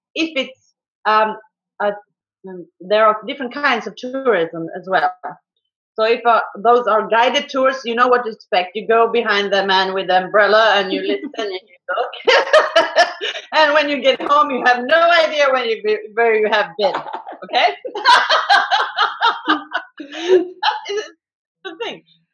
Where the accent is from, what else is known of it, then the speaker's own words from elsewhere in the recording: Serbia; I am from Serbia, but the camp is in Montenegro.